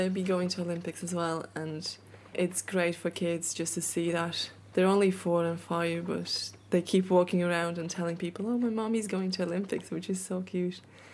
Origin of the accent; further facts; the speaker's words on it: Latvia; I'm not Irish. I'm Latvian with an Irish passport.